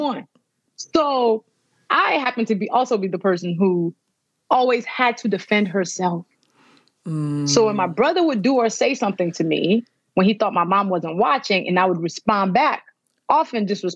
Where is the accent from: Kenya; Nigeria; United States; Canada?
Nigeria; I'm Nigerian, born and raised.